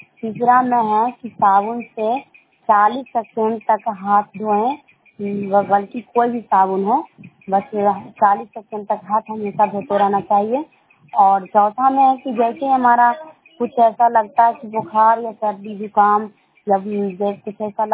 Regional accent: Cheron, Bihar, India; मैं हरनौत ब्लॉक जिला नालंदा गांव चेरों के रहने वाली हूँ

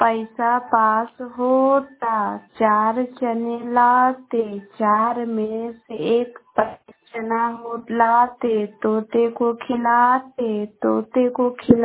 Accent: Patna, Bihar, India; now in Sheikhpura, India; मैं गुवाहा से शेखपुरा से बोल रही हूँ। मैं पटना जिला के रहने वाली हूँ।

